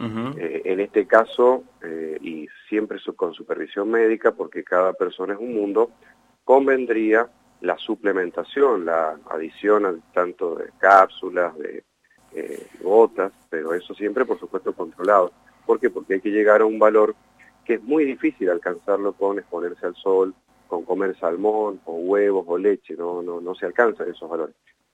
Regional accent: Mendoza, Argentina; Entonces decidí yo, como mendocino

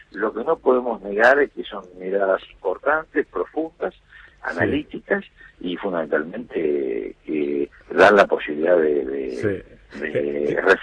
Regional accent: Rosario, Santa Fe, Argentina; now in Buenos Aires, Argentina; Soy de Rosario y vivo aquí, ¿no? Vivo okay. Aquí, tengo casi toda la semana estoy en Buenos Aires, pero me gusta estar en Rosario, sí. En el lugar donde nací, ¿no?

